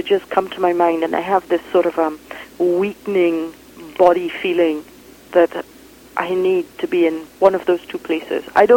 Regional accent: Trinidad & Tobago; moved away as an adult; now in Vancouver, Canada; I'm very attached to Trinidad, even though I was there for only the first 19 years of my life.

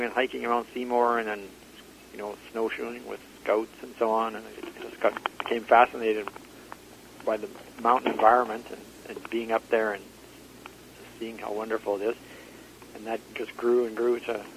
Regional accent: Burnaby, British Columbia, Canada; Well, Burnaby, actually, but yeah, I grew up in the Lower Mainland, and that's part of the reason we're here. It's home and family and the ocean.

